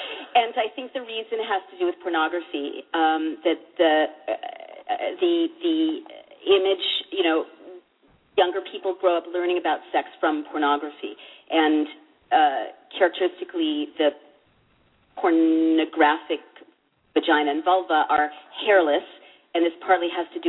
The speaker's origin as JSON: {"language": "English", "town": "San Francisco", "region": "California", "country": "United States", "tie": "born or raised there", "said": "But, look, growing up in San Francisco, I actually think it's wonderful when people, you know, have all kinds of things they"}